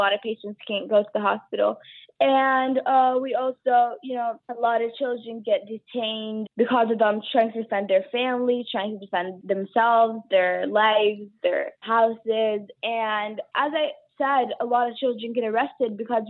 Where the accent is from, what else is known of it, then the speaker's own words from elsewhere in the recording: Nabi Saleh, West Bank, Palestine; I was raised in Nabi Saleh, which is basically full of the Tamimi family.